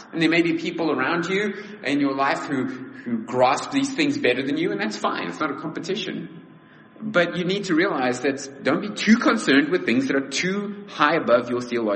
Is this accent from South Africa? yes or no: yes; South Africa; I was a troubled little kid growing up in the Cold War, convinced that there was going to be a nuclear strike and for some reason South Africa would be embroiled in this. And yet now, I have no fear of that at all. Because we were way out of the way.